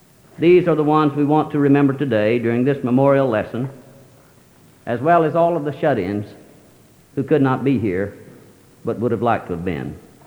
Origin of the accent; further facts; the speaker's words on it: Henderson, Texas, United States; from Henderson, Texas.